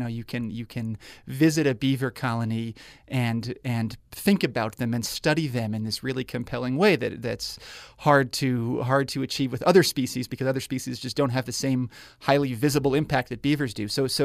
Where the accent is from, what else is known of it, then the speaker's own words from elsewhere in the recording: New York, United States; I grew up in New York.